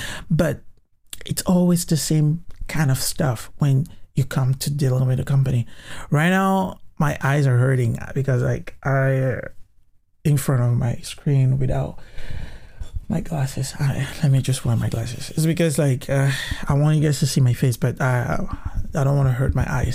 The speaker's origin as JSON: {"language": "English", "country": "Cameroon", "said": "And it's working perfectly good in my home country in Cameroon"}